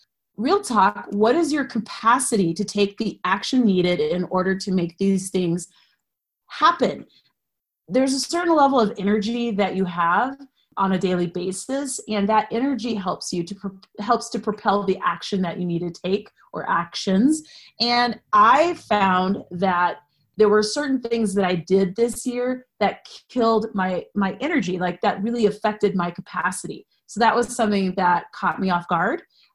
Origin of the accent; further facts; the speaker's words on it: United States; I am not Brazilian. I'm American.